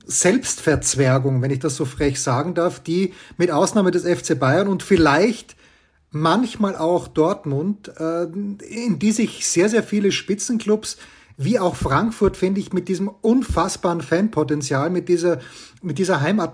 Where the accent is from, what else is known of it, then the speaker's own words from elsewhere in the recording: Austria; now in Germany; Was mich ein bisschen irritiert als Österreicher, der natürlich schon sehr lange hier wohnt